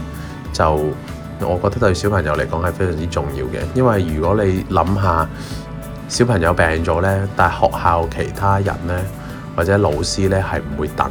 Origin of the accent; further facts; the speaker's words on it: Hong Kong; 我们香港人呢在街道行的时候呢都会感受到呢